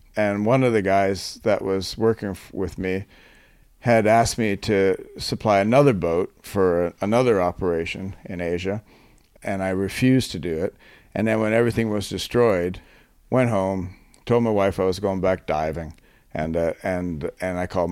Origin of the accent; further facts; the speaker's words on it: Canada; I'm not American, by the way. I'm Canadian.